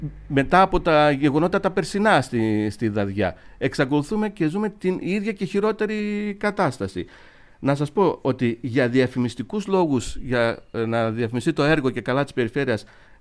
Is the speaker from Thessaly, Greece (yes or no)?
no; Eastern Macedonia and Thrace, Greece; Κατάγομαι από χωριά του Βορείου Εύρου. Για να πάω από το χωριό μου στην Ορεστιάδα, πραγματικά θέλεις μία ώρα γιατί ο δρόμος είναι αδιαπέραστος.